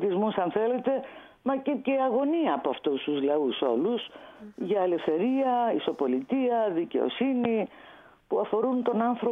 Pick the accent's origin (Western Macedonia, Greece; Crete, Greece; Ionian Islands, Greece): Ionian Islands, Greece; Kefalonia; Το λέω ωραίο γιατί είμαι από την Κεφαλονιά και μας στείλανε κρασί από εκεί.